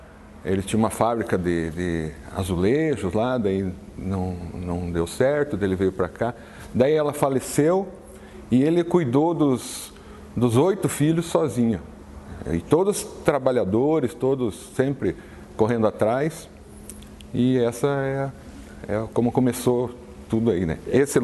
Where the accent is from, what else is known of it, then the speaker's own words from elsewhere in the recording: União da Vitória, Paraná, Brazil; born there; Ó, eu sou nascido em União da Vitória